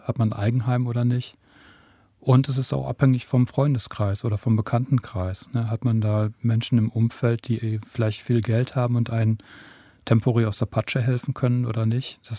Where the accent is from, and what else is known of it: Nordhorn, Lower Saxony, Germany; born or raised there